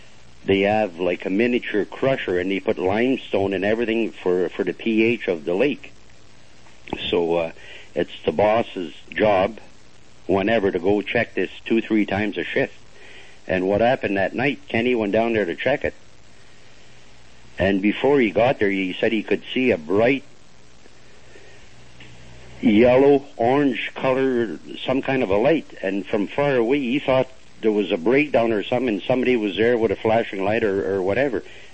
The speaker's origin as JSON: {"language": "English", "town": "Mattawa", "region": "Ontario", "country": "Canada", "tie": "born or raised there", "also_born_or_lived": "Sudbury", "said": "I'm 56 years old. I was born and raised in Mattawa, Ontario. It's a small town about 30 miles east of North Bay. And in 1964, I came up to Sudbury"}